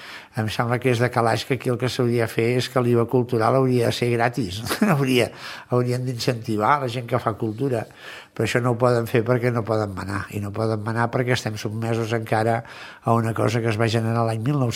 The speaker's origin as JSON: {"language": "Catalan", "region": "Catalonia", "country": "Spain", "said": "com a català, per no llançar res"}